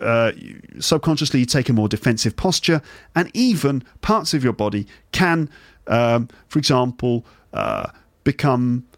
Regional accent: England, United Kingdom; I'm English.

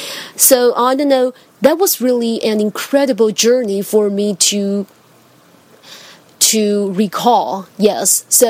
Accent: Taiwan; English is a second language; I come from Taiwan.

